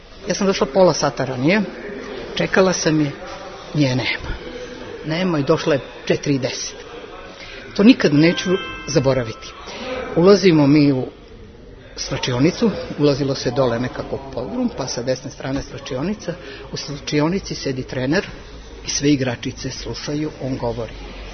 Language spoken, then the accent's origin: Serbian; Subotica, Vojvodina, Serbia; Imam sestru i 2 brata. Ja sam iz Subotice, mi smo imali kuću, tu je bilo puno dece.